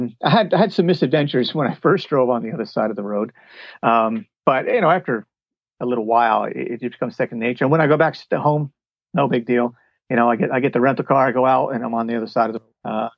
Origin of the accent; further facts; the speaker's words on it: Kinderhook, New York, United States; now in Horsham, United Kingdom; I grew up in Kinderhook, New York, as you know, in a tiny little town. And I lived outside of the town, and it was very, very white.